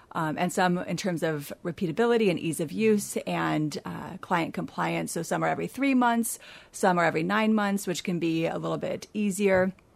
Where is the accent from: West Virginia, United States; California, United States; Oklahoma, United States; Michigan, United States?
California, United States; So I came and I come from California, where I spent a good portion of my time practicing.